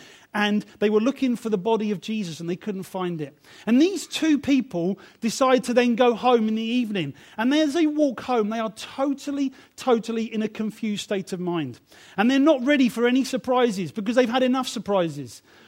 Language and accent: English; United Kingdom; also born or lived in Africa; We're so British, aren't we?